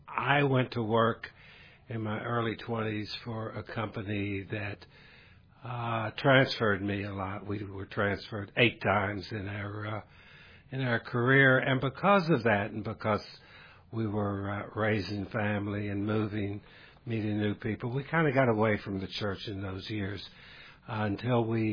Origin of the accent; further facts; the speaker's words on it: Texas, United States; also born or lived in Maryland; We're from Texas. I wasn't born in Texas. I was born in Maryland but raised in Texas.